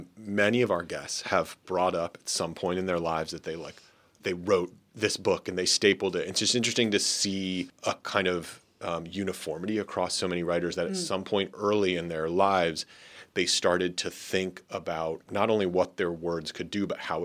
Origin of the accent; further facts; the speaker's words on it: Midwest, United States; I grew up in the Midwest, which is where we are now.